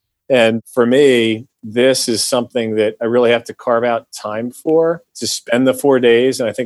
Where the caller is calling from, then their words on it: Philadelphia, Pennsylvania, United States; I'm calling in from Philadelphia.